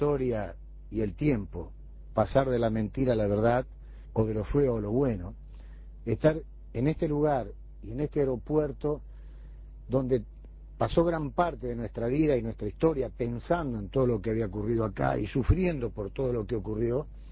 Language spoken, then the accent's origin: Spanish; Santa Fe, Argentina; vivo en la ciudad de Santa Fe, mi ciudad de origen